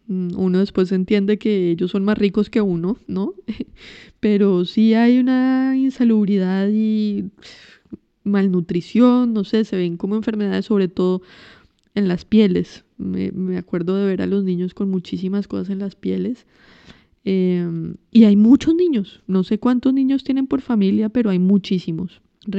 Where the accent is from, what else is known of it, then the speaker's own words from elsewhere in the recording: Colombia; si tú eres colombiana y yo soy francés